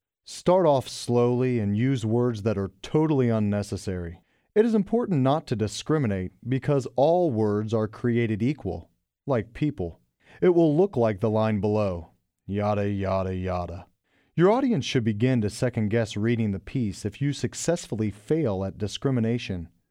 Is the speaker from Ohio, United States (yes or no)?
yes; Kettering, Ohio, United States; I'm from Kettering, Ohio.